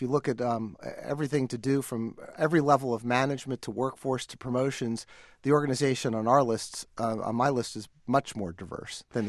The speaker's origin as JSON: {"language": "English", "region": "New Jersey", "country": "United States", "said": "And I'm from New Jersey, but I didn't ask to go back there because I really don't like the winter."}